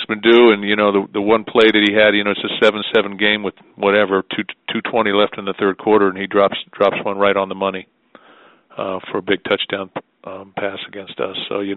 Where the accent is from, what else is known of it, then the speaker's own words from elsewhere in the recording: Ohio, United States; You know, I'm from Ohio.